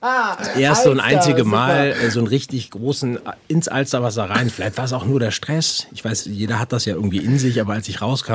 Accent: Hamburg, Germany; moved away as an adult; also born or lived in New York; now in Berlin, Germany; Geboren und aufgewachsen in Hamburg. Jedes Mal, wenn ich nach Hamburg komme, geht mir das Herz auf. Das geht auch niemals weg. Ich bin, bis ich Anfang 20 war, in Hamburg gewesen, bin dann ins Studium gegangen nach New York für 5,5 Jahre und dann von da nach Berlin.

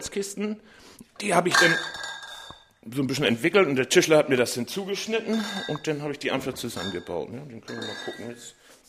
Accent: Neustadt, Germany; born there; ich bin in Neustadt geboren worden, aber ich habe eigentlich immer auf dem Land gewohnt. Ne? Manchmal waren es ganz kleine Dörfer und hier bin ich jetzt in Damlos hängen geblieben.

